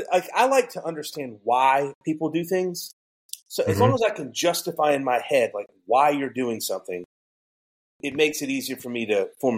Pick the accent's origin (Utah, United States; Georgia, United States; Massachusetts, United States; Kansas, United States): Georgia, United States; now in Florida, United States; like in the South where I'm from Georgia, I live in Florida.